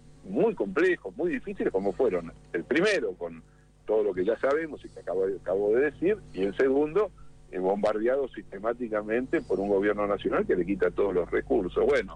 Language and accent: Spanish; Argentina; Somos todos argentinos y argentinas, no.